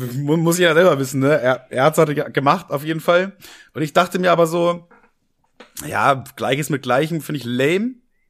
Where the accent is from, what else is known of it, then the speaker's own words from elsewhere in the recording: Braunschweig, Lower Saxony, Germany; Er kam aus Salzgitter und ich komme aus Braunschweig. Das ist echt nicht weit voneinander entfernt so.